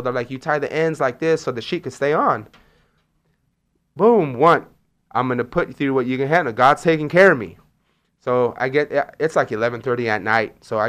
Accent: Chico, California, United States; I'm from Chico

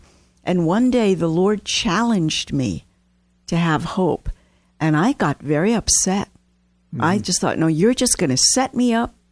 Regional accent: Virginia, United States; I grew up in Virginia. I've never gotten a kite that high in California, but in Virginia, I have.

